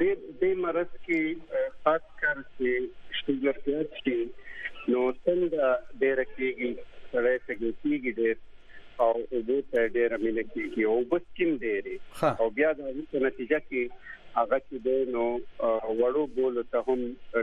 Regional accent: Peshawar, Khyber Pakhtunkhwa, Pakistan; او زه د پیښور اوسیدونکی یم

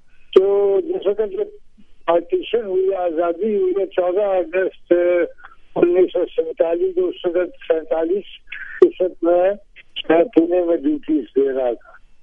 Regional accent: Amritsar, Punjab, India; born there; میں 1926 میں امرتسر میں پیدا ہوا. امرتسر جو اب مشرقی پنجاب, جو انڈیا کا پنجاب ہے, تو وہاں پیدا ہوا 1926 میں.

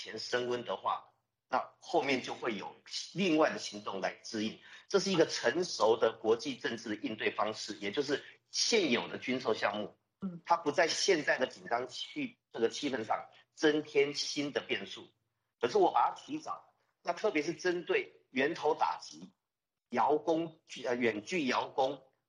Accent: Taiwan; 用低俗的字眼去骂我们台湾这边的国军

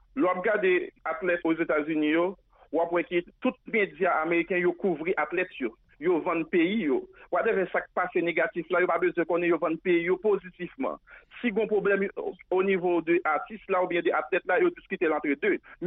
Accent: Haiti; je suis haïtien, je suis haïtien.

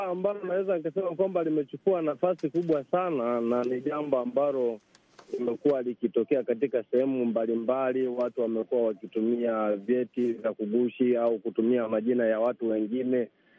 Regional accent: Tanzania; natokea Tanzania.

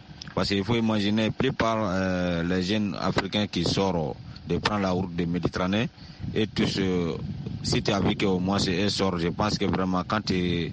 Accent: Sonitjeni, Niger; born there; toujours dans mon village natal à Sonitjeni.

